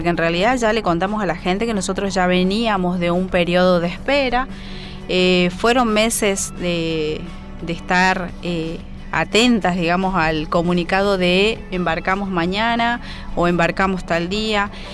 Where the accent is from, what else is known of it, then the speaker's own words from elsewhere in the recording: Jujuy, Argentina; yo soy jujeña